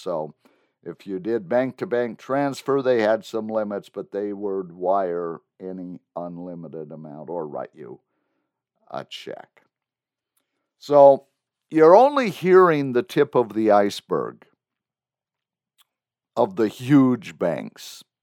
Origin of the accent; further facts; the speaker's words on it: Colville, Washington, United States; I'm from Colville, Washington, and yeah, I know. Eastern Washington's different